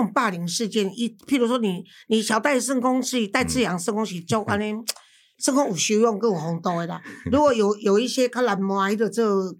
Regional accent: Taiwan; 我们台湾人也很捧场就是了

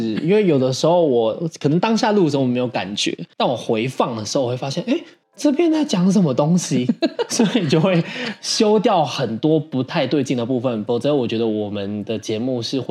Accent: Taiwan; 我那时候去的时候我们的口音你知道还是有差的嘛，就大概讲要讲清楚一点，就是哎，他们可以大概体会到你是台湾人

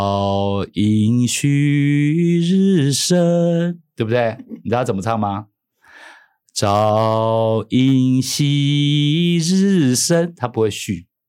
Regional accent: Kaohsiung, Taiwan; 因为我发现我不会卷舌音，哎，啊，比如说我是高雄人。

